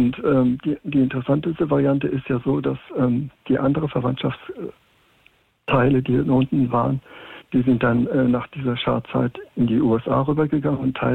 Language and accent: German; Tehran, Tehran Province, Iran; Und ich bin aufgewachsen in Teheran, also 10 Jahre lang.